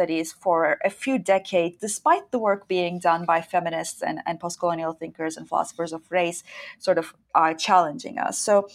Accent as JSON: {"language": "English", "country": "Turkey", "said": "and it is relevant in this context that I'm from Turkey."}